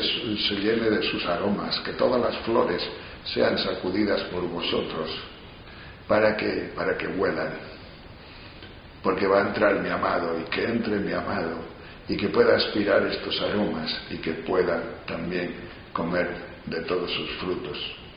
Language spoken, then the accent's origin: Spanish; León, Castile and León, Spain; En mi tierra, en León, el cierzo viene siempre de Asturias